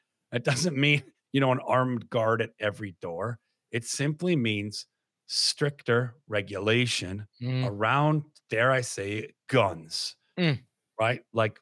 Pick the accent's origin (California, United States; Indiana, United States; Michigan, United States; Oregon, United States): Michigan, United States; Detroit; as a kid growing up in Detroit, gun violence was a worry that parents had.